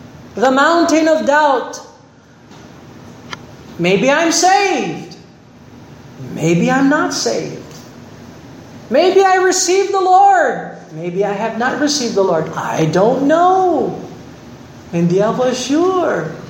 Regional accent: Angeles, Central Luzon, Philippines; Lumaki ako sa Angeles. Doon yung tradisyon yan.

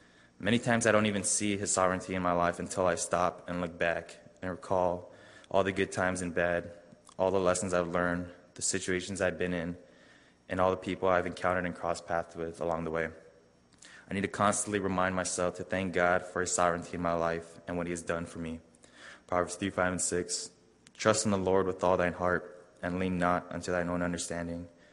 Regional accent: Guam; I'm from Guam, which is located south of Japan, about 3.5 hour flight. It's about 549 square kilometers and with about approximately 165,000 people. So not too big at all.

